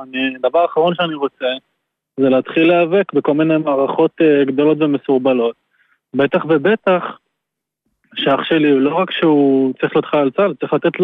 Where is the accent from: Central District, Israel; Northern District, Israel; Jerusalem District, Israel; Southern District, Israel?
Southern District, Israel; Kfar Aza; אנחנו מקיבוץ כפר עזה. הקיבוץ שלי